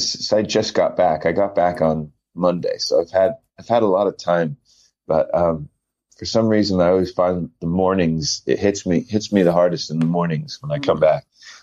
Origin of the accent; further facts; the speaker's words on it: Montreal, Quebec, Canada; also born or lived in Italy; now in London, United Kingdom; When I finished school in Montreal, I was born in Italy.